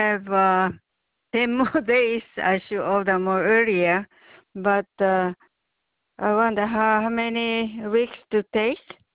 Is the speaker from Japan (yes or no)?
yes; Japan; English is a second language; I'm from Japan, so maybe you don't understand my English.